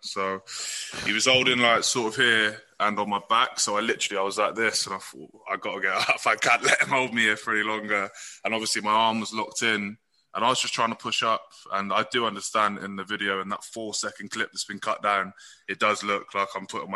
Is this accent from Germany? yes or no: no; Bristol, South West England, United Kingdom; But I'm from Bristol, like, some people are just idiots.